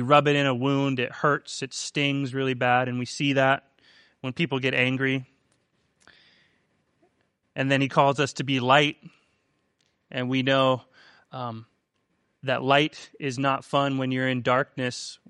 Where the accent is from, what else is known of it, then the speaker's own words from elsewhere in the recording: Seattle, Washington, United States; You know, I'm from Seattle, Washington